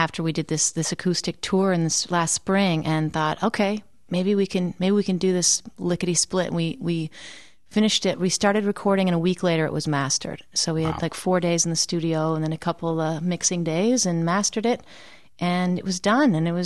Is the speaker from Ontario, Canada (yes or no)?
yes; Burlington, Ontario, Canada; I grew up on the Niagara Escarpment south of there in Burlington, Ontario, which is just outside of Toronto.